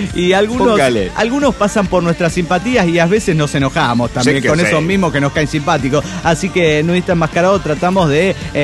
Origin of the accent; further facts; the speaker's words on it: Las Toscas, Santa Fe, Argentina; Soy el conquistador de las Toscas Santa Fe, Argentina.